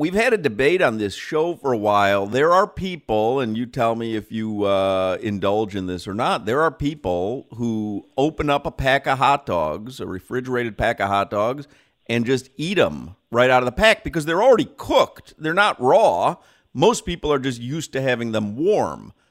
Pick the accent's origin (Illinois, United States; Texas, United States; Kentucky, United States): Illinois, United States; Chicago; But I'm from Chicago. I grew up in Chicago. That is hot dog central, and we love, you know, the neon green relish.